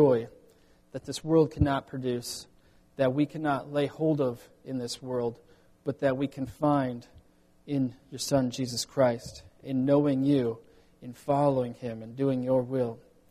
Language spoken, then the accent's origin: English; Iowa, United States; I moved here from Iowa. We've got small highways in Iowa, mostly two-lane.